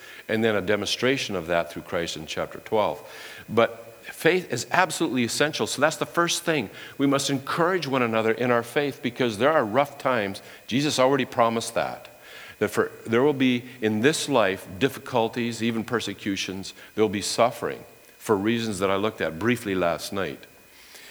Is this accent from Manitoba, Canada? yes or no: yes; Manitoba, Canada; this is what society was like back in late 1960s, 1970s, where I grew up in Manitoba.